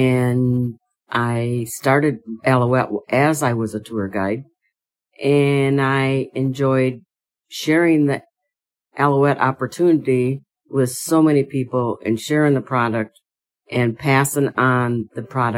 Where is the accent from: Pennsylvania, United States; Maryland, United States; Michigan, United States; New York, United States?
Michigan, United States; I am from Michigan. I'm 73 years old.